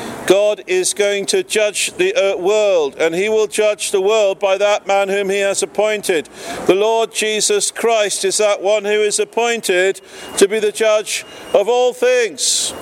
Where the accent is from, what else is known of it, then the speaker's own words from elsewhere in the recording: England, United Kingdom; You see, that's because we're English and we're very reserved.